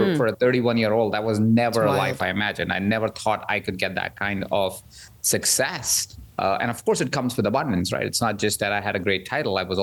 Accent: India; born there; I was born in India.

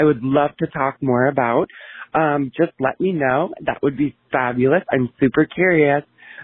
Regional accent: Minneapolis, Minnesota, United States; I'm from Minneapolis, Minnesota.

